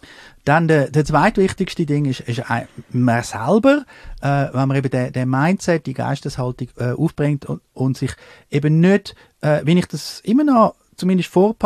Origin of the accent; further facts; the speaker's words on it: Switzerland; wollte ich als Schweizer wirklich jetzt weiterhin in dieser Faxliga spielen